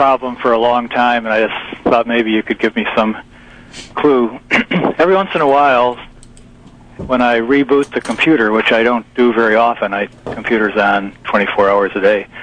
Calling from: Webster, New York, United States

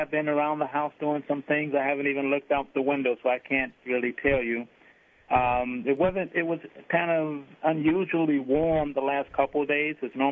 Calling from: Chicago, Illinois, United States; I'm calling from Chicago.

